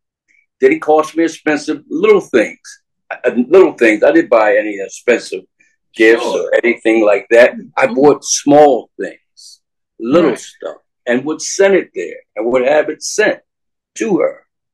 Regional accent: New Jersey, United States; I didn't know the virtual woman was going to be back where I used to live at. Okay. I'm from Jersey.

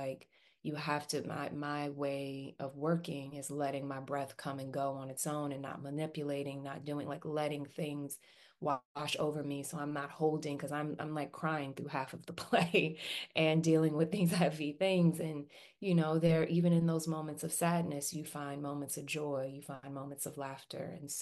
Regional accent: New York City, New York, United States; also born or lived in Virginia; I started off as a kid here in New York City. So I was born in Virginia. We moved here when I was three, and I started school here and lived here until fifth grade.

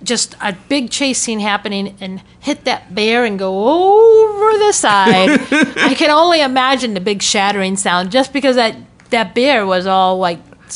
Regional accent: Akron, Ohio, United States; And they have this, it's an expo in Cleveland, because I grew up in Akron.

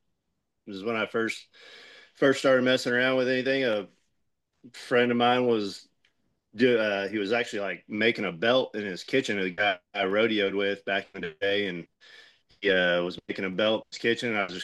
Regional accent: Oklahoma, United States; Oh, I don't know about the great part, but I am from Oklahoma.

